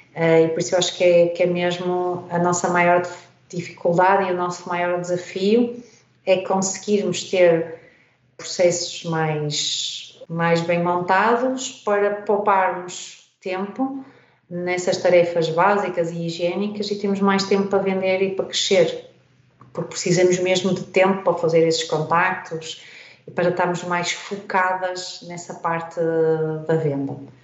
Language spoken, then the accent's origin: Portuguese; Portugal; porque eu sou, pronto, sou portuguesa, não é?